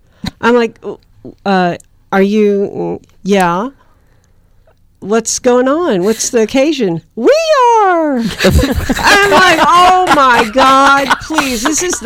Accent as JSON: {"language": "English", "town": "St. Petersburg", "region": "Florida", "country": "United States", "said": "And I said, well, I don't know Tampa that well. I'm from St. Pete."}